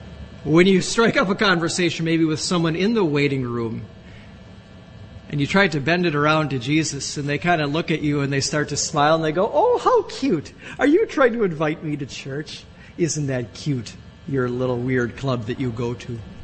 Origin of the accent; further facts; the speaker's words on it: Milwaukee, Wisconsin, United States; I was so thrilled that Glenn Robinson was coming to my hometown.